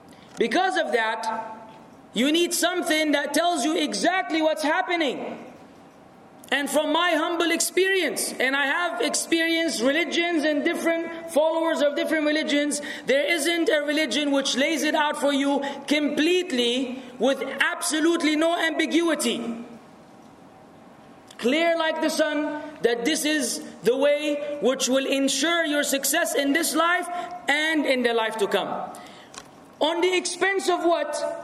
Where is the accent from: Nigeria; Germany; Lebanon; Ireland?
Lebanon; moved away; I remained to be in this fashion until I moved from my home country, Lebanon, to this other country, which I told you about earlier.